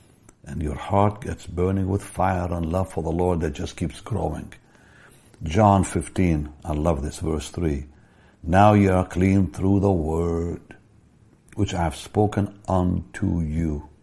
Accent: Israel; English is a second language; I come from Israel. My children don't speak Hebrew. They don't speak Arabic. When I grew up, I spoke both languages fluently, plus French, because I went to a French school.

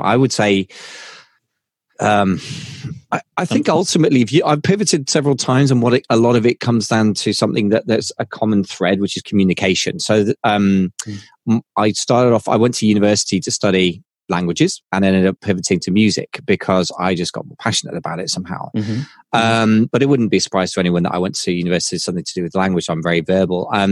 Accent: United Kingdom; And I'm British anyway, give a tradition of that.

